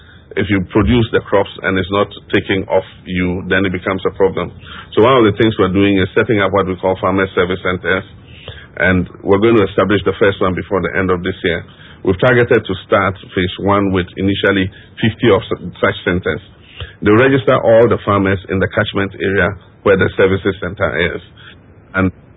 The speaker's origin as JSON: {"language": "English", "town": "Tamale", "region": "Northern Region", "country": "Ghana", "tie": "born or raised there", "said": "When I was a young boy growing up in Tamale, a lot of young people were involved in agriculture."}